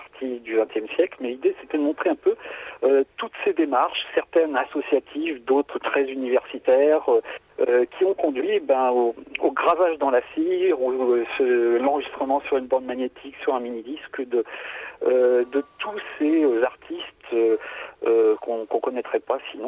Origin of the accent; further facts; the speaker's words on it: Auvergne-Rhône-Alpes, France; mes enquêtes sont principalement centrées sur la Savoie, qui est ma région d'origine